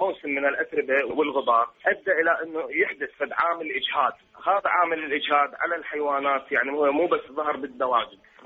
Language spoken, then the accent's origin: Arabic; Iraq; احنا بالنسبه عندنا بالعراق، احنا اخر بؤره سجلت عندنا في 2006